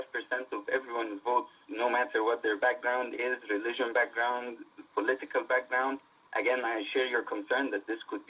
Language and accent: English; Egypt; now in United Kingdom; I'm British-Egyptian, living here for the past 10 years, roughly